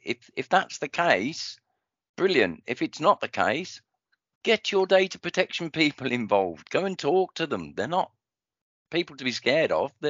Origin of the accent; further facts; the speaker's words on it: United Kingdom; also born or lived in Ely, United Kingdom; I was born in Cambridge in Ely, but then we got shipped out pretty quickly all over the place. And I spent most of my early childhood till I was about 8 or 9 living in Cyprus